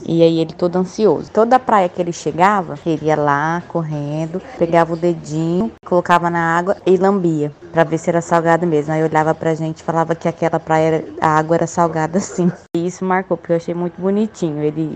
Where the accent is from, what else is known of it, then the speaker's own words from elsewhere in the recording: Rondônia, Brazil; sou aqui de Rondônia